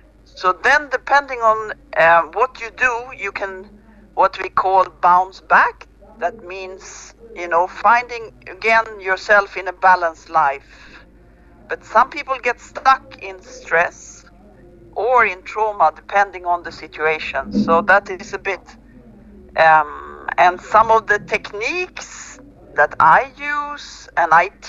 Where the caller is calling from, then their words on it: Sweden; English is a second language; I am calling from Sweden in Europe.